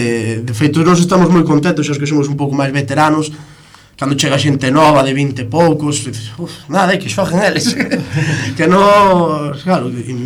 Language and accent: Galician; Galicia, Spain; Como galegos todos somos fillos de Brogán